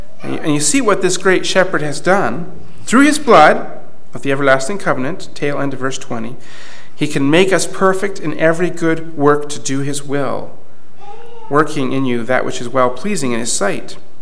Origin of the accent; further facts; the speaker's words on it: Canada; I was proud to tell people that I was from Canada.